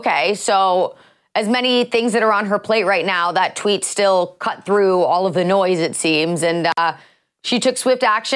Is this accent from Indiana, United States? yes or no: yes; Indianapolis, Indiana, United States; not to mention the cost of living in Indianapolis, my hometown, it's not so high.